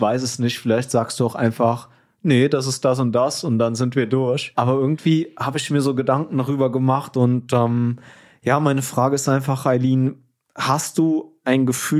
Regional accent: Trier, Rhineland-Palatinate, Germany; also wir sind ja hier in der Nähe von Trier aufgewachsen. Ich habe manchmal so ein kleines Heimweh nach Trier.

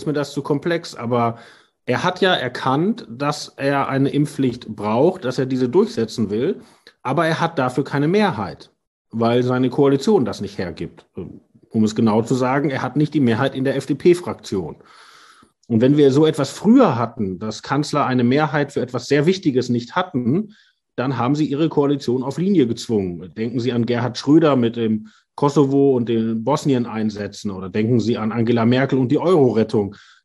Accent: Essen, North Rhine-Westphalia, Germany; born there; ich wurde nämlich in Ihrer Klinik geboren, im Universitätsklinikum Essen.

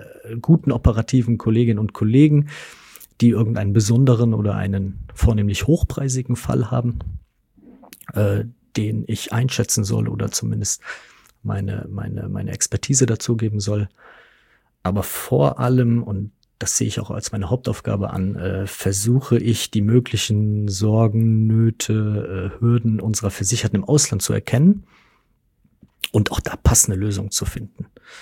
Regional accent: Rhineland-Palatinate, Germany; Ich komme von einem kleinen Dorf. Im Westerwald lebe auch nach wie vor noch in meinem Heimatort.

